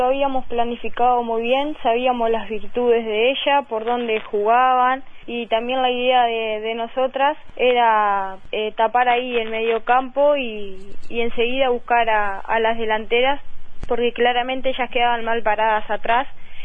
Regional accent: Durazno, Uruguay; Ahora soy afuera de Durazno, pero siempre fui de la ciudad.

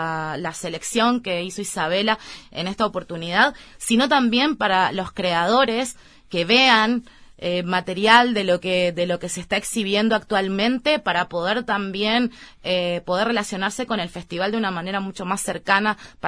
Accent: Uruguay; para mí como uruguaya, traerlo a Uruguay

